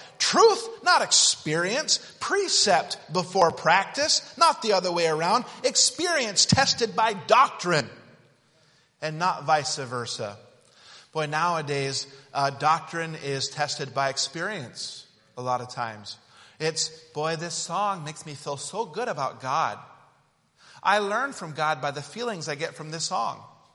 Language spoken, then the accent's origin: English; Utah, United States; I grew up in Utah, and so we would knock doors in Utah, and you'd come across a Mormon, right, Brother Skeen?